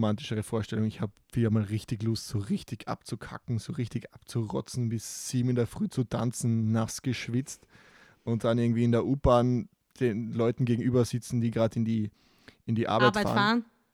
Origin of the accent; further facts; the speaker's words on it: Austria; was man bei uns in Österreich Eurofighter nennt